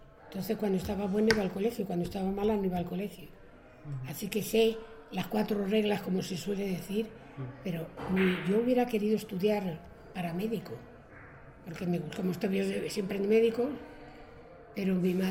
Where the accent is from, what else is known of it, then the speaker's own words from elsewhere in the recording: Madrid, Community of Madrid, Spain; Vamos, que yo soy madrileña de pura cepa. Y entonces se casaron y se vinieron aquí. Y yo nací ahí en la Glorieta de la Beata.